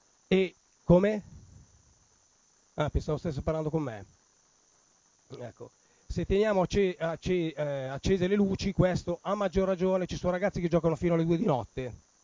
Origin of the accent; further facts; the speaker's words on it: Milan, Lombardy, Italy; io sono sempre vissuto a Quartogiaro, non è che sono nato a Quartogiaro e vivo a Quartogiaro.